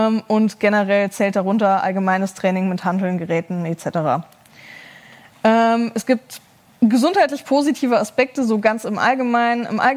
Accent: Regensburg, Bavaria, Germany; Ich komme aus Regensburg, also gar nicht so weit weg.

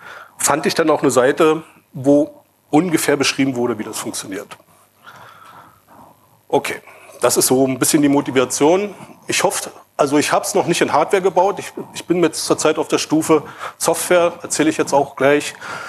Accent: Brandenburg an der Havel, Brandenburg, Germany; Ich komme aus Brandenburg an der Havel.

